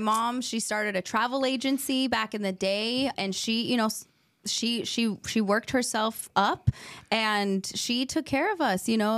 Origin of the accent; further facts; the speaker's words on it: San Francisco, California, United States; Yeah, born and raised in San Francisco, single mom.